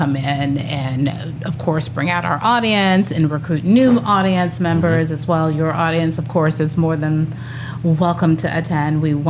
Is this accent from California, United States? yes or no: yes; Los Angeles, California, United States; I'm from Los Angeles.